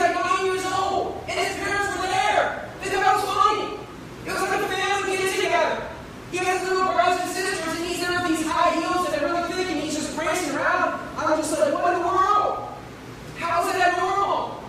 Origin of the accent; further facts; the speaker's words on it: Philippines; I'm a Filipino.